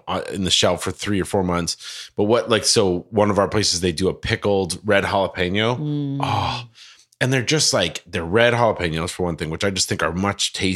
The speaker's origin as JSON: {"language": "English", "country": "Ireland", "accent": "Irish", "said": "obviously, you can all hear it in my voice. I'm Irish. Guilty as charged."}